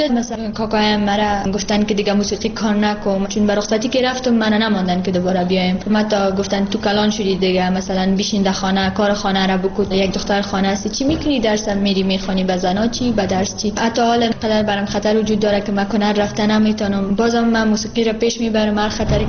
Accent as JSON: {"language": "Persian", "country": "Afghanistan", "said": "حتی باورشان نمیشد که ما از افغانستان هستیم."}